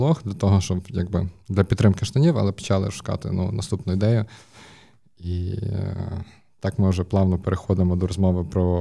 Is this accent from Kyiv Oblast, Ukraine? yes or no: no; Ivano-Frankivsk, Ivano-Frankivsk Oblast, Ukraine; Один з них – це мій друг дитинства, з яким ми колись росли разом в Франківську.